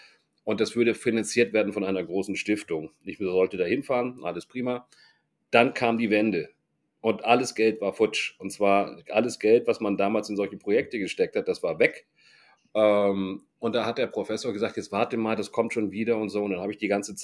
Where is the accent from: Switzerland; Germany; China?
Germany; Hamburg; also born or lived in Munich; Und wir sind aber schon als Kinder dann relativ früh mit meinem Vater und meiner Mutter nach Hamburg gezogen. Also ich fühle mich eigentlich eher als Hamburger.